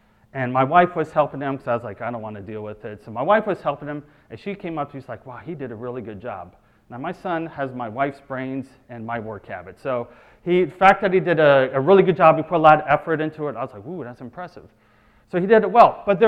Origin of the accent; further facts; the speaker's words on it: Maryland, United States; I grew up just outside Washington, D.C. in Montgomery County, and there are a few Browns.